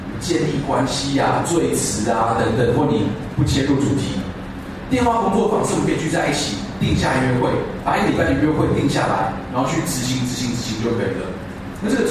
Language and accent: Chinese; Taiwan; 我回台湾之后呢，我是没朋友的，就我是没有个人的朋友，因为我朋友都在外国。